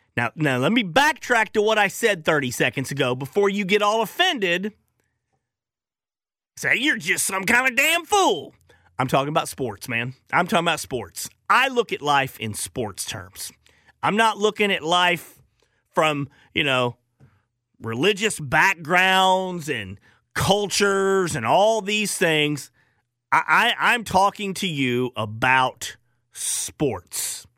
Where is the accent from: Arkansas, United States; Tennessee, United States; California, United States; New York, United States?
Arkansas, United States; I grew up in Arkansas.